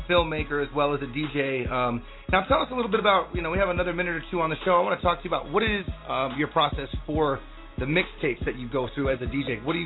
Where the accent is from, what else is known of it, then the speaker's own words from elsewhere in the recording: New Mexico, United States; You know, I'm from New Mexico. You know, it's not anywhere near New York, but we got a lot of love for underground out here.